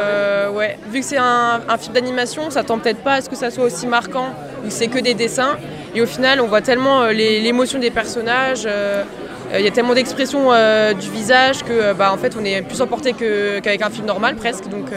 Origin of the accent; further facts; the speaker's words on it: Vesoul, Bourgogne-Franche-Comté, France; Oui, je suis de Vesoul.